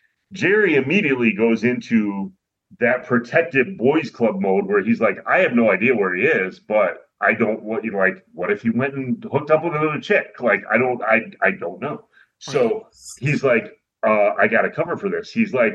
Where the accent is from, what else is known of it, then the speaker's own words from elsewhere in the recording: Ireland; I'm like, yeah, I'm Irish.